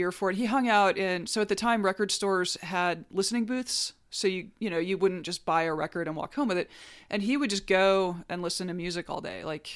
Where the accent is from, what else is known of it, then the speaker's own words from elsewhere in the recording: Alabama, United States; as a person who grew up in the South, but not in Tennessee, I grew up in North Alabama